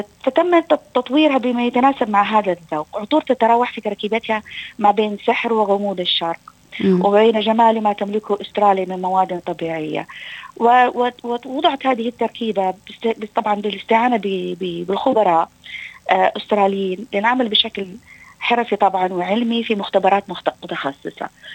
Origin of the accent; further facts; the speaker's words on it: Aden, Yemen; now in Australia; جئت من اليمن. صحيح أنا أصل من حضرموت، لكن جئت من اليمن، من منطقة عدن غنية جدا بصناعات العطور.